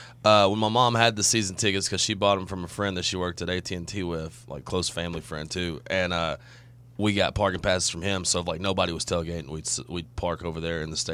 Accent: Tennessee, United States; Being able to come home and play in my home state was a dream come true.

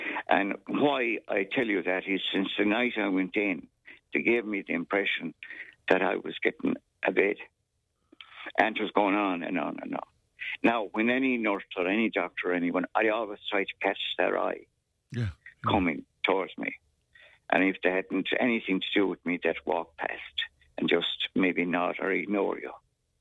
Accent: Munster, Ireland; I'm from Clare originally, Stornbarne.

